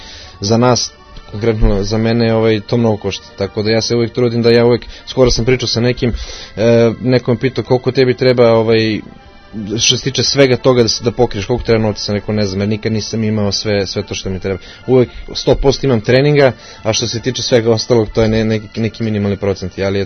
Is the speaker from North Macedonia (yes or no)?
no; Belgrade, Serbia; Pa ja sam inače sa Zvezdari, ali od skoro živim u Velikom mokrom lugu